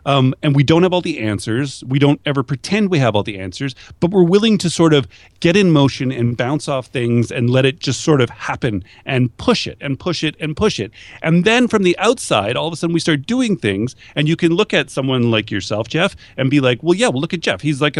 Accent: Canada; because they're Canadian, I'm Canadian.

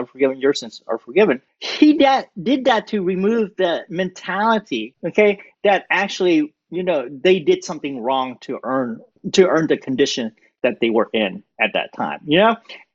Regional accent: Houston, Texas, United States; I say y'all because I'm from Houston. Okay, I'm from Texas.

